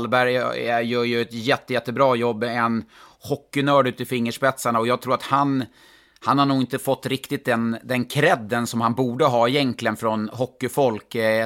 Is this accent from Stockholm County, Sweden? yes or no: yes; Stockholm County, Sweden; also born or lived in Värmland; det borde vara svårare för mig som halvt värmlänning, helt stockholmare tänkte jag säga